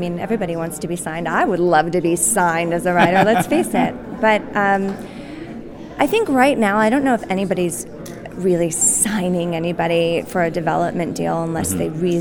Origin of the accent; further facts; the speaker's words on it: Los Angeles, California, United States; I'm from Los Angeles.